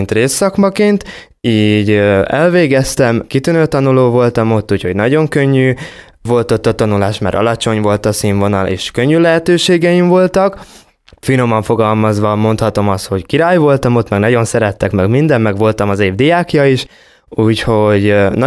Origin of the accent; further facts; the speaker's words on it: Kiskunhalas, Bács-Kiskun, Hungary; born there; Hát ugye én Magyarországon születtem Kiskunvalason.